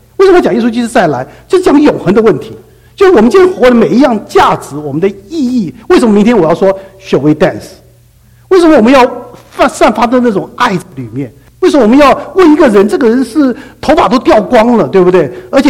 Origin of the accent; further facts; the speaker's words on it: Guangdong, China; 这是我们广东人的看法啊